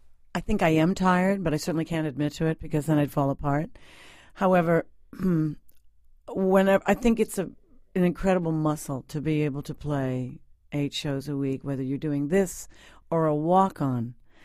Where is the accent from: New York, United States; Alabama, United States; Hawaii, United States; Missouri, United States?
New York, United States; Long Island; I grew up on Long Island.